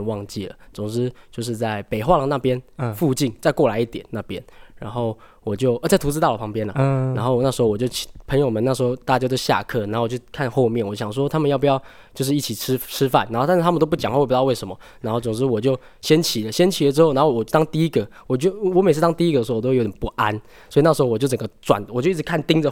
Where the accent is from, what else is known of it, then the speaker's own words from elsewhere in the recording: Taipei, Taiwan; 因为我是台北人，所以家里其实一开始是反对我来这么远的地方